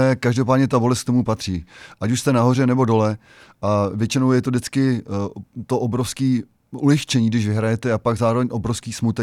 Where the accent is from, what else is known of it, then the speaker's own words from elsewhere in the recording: České Budějovice, South Bohemian Region, Czechia; jednak jsem Budějčák a mám to tady na srdíčku